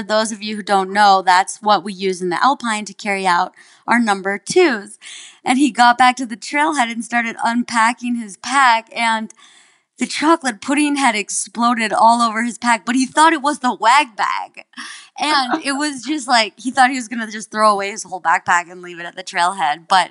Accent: Minnesota, United States; I'm from Minnesota, and I grew up eating meat and potatoes, you know?

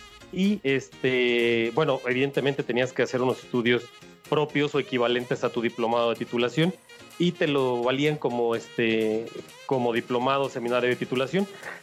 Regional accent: Mexico City, Mexico; born there; tengo 38 años. Yo nací en la Ciudad de México, al norte de la ciudad.

